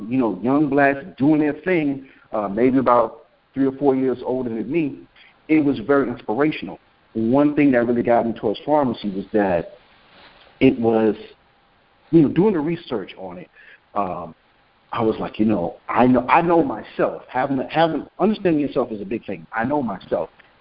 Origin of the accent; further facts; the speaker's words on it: Brooklyn, New York, United States; born there; I was born in Brookdale Hospital in Brooklyn, and they were ahead of their time.